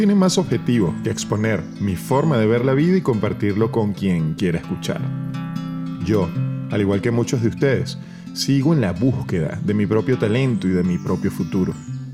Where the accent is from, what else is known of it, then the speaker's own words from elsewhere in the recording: Venezuela; now in United States; soy venezolano y vivo en Estados Unidos. Al igual que millones de personas de todo el mundo, me convertí en inmigrante.